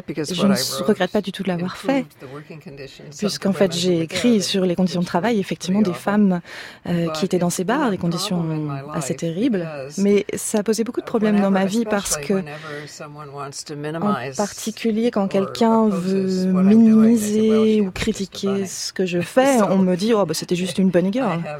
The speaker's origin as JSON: {"language": "French", "country": "United States", "said": "je ne savais pas comment le reste du monde vivait en tant qu'Américaine."}